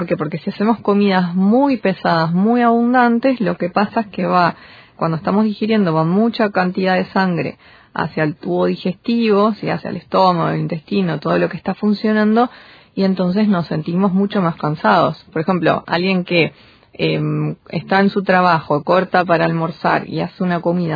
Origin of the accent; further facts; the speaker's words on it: Uruguay; como terminando el año, como buenos uruguayos siempre queremos hacer todo lo que no hicimos en el año